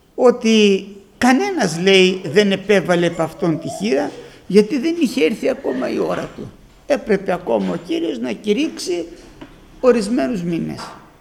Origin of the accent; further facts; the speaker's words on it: Moni, South Aegean, Greece; born there; Γεννήθηκα στη Μονή Νάξου. Είμαι 60 ετών.